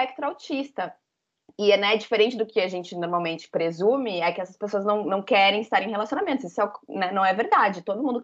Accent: Brazil; tudo bem que a gente é brasileira, a gente é caloroso

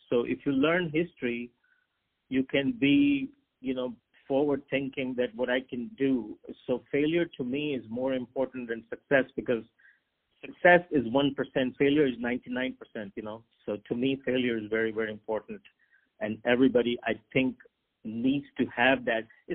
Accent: Pakistan; moved away; also born or lived in Hong Kong / China / Japan; And I'm from Pakistan. So Pakistan has a lot of doctors, as you may know. But I lived overseas.

